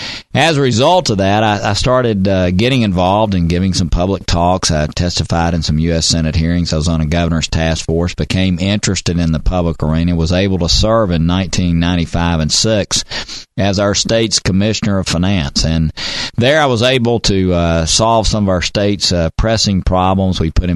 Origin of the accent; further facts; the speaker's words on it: Tennessee, United States; I grew up here in Tennessee and started working when I was probably like you, Frank, when I was 13 years old.